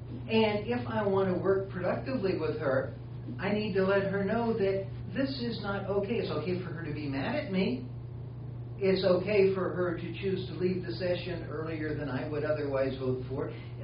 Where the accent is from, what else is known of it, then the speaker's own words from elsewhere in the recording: Deep South, United States; You know, I grew up in the Deep South. I went through a religious period.